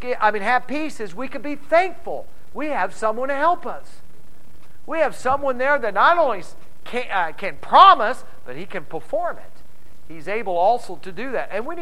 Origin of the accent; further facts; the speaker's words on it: United States; born there; I was born in America.